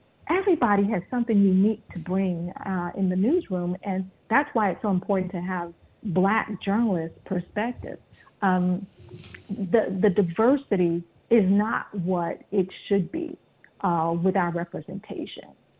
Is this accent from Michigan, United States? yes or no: no; Miami, Florida, United States; I grew up in Miami's inner city.